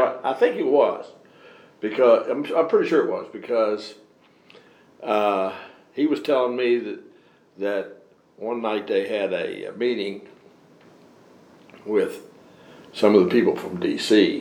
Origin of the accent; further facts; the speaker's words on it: Strasburg, Virginia, United States; Over in Strasburg, over in the valley.